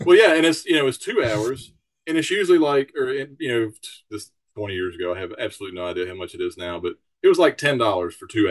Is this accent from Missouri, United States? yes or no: no; Alabama, United States; just working in Europe really kind of exposed me to a lot of cultural things that growing up in Alabama, you just don't get.